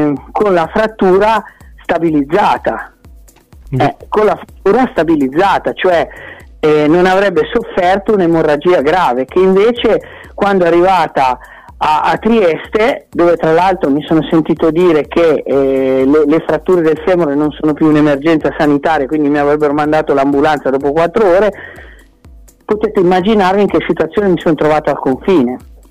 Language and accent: Italian; Bosnia & Herzegovina; la Bosnia è povera e l'Italia la stiamo già aiutando, quindi non è che io mi dimentico del mio paese